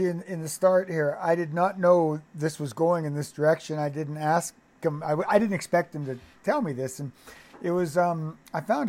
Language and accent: English; Victoria, British Columbia, Canada; It's like, isn't Victoria a small town? It's my hometown, right? Newlyweds and nearly deads, it always was Victoria. It's a much bigger city than it was when I was there, but it tells me that it's still a small community.